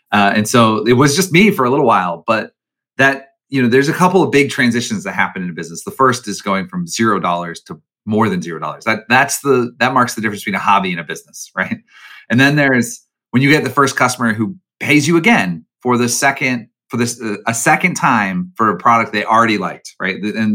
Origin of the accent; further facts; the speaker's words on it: Chicago, Illinois, United States; Even though I'm from Chicago, I'm a Chicagoan